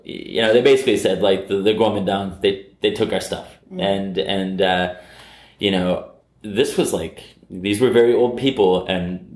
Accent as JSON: {"language": "English", "country": "United States", "said": "So, you know, in the U.S., I'm American."}